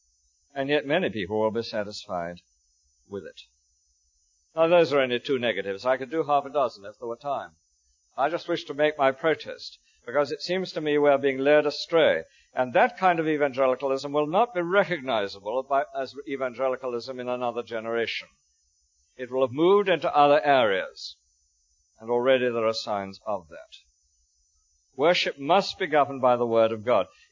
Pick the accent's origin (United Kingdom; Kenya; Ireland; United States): United Kingdom; Well, I didn't actually fall down, because I'm British, remember, and inhibited.